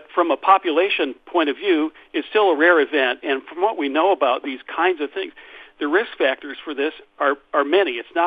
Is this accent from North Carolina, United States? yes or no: yes; Chapel Hill, North Carolina, United States; We had an incident here in Chapel Hill, my hometown